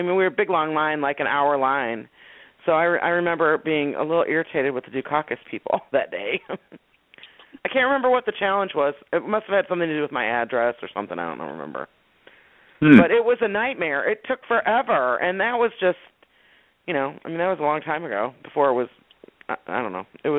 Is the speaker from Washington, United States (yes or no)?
no; Ann Arbor, Michigan, United States; I do want to give one shout out to my hometown of Ann Arbor, Michigan